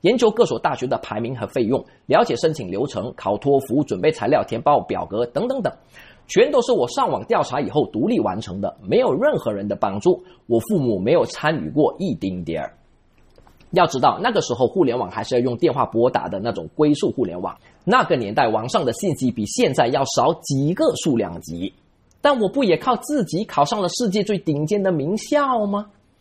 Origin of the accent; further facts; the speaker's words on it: Malaysia; 因为我也不是富裕家庭出身，我来自马来西亚一个小县城，我们镇上唯一的洋餐厅就是一家肯德基。